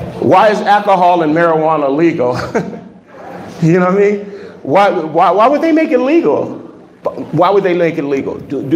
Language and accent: English; Los Angeles, California, United States; And like I said, I grew up in South Central LA.